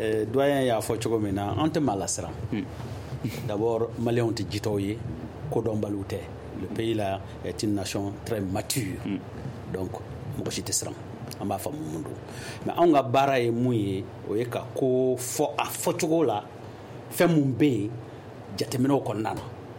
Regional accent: Mali; en tant que malien

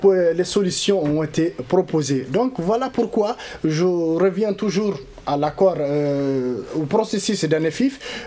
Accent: Kidal, Mali; il fallait effectivement que les autres acceptent que nous pouvons aller rentrer chez nous à Kidal sans aucun problème

